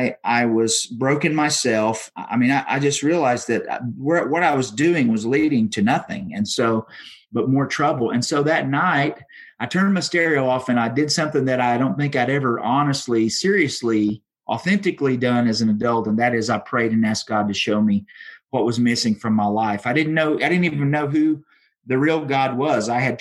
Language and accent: English; Bible Belt, United States; I grew up in the Bible Belt, but I was unaware of what it really meant to have a personal relationship with the Lord.